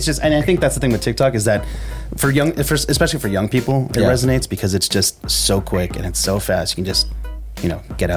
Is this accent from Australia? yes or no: no; Philippines; Like, I'm Filipino, but I didn't think I was going to be like an ambassador.